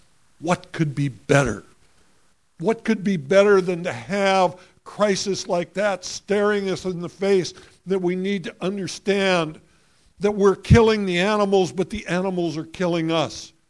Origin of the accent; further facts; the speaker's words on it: Montana, United States; But remember, I came from Montana.